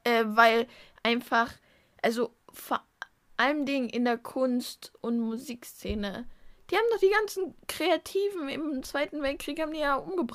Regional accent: Germany; born there; ich bin alles andere als deutsch. Ich bin aber in Deutschland geboren und man sieht es mir nicht

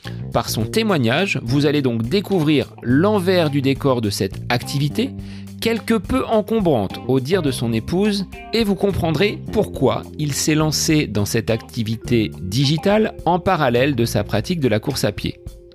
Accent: Bonneval, Centre-Val de Loire, France; dans mon village natal de Bonneval en Eure-et-Loire.

